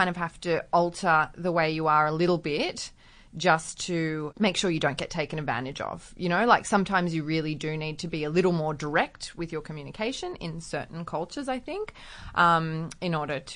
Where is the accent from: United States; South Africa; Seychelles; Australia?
Australia; especially being an Australian woman